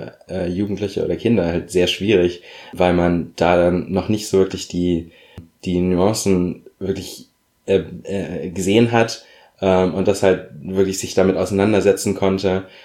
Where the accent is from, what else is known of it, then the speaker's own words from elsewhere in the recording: Berlin, Germany; Ich bin in Berlin aufgewachsen